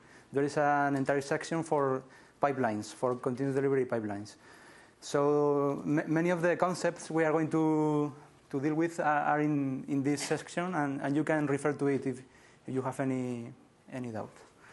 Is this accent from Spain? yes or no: yes; Madrid, Community of Madrid, Spain; English is a second language; and I am from Madrid.